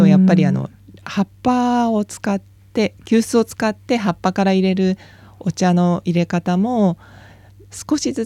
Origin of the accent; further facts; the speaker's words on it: Nagasaki, Japan; now in Australia; 私長崎出身なんですけど、